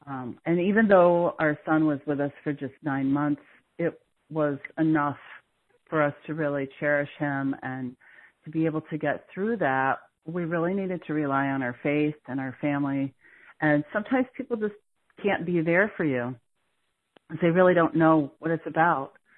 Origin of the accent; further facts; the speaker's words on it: East Coast, United States; moved away as an adult; I grew up on the East Coast. My first 30 years of my life was all on the East Coast, and I moved to Iowa.